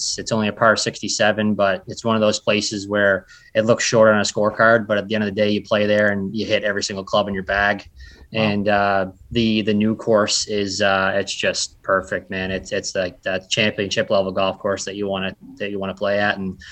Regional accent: Glace Bay, Nova Scotia, Canada; So I grew up here in Glace Bay, but I used to drive about an hour to go work with Ted Stonehouse.

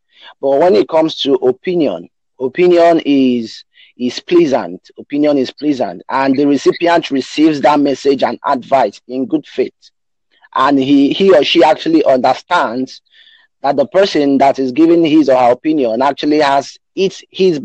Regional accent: Nigeria; Okay, Brazil. Okay, I'm from Nigeria.

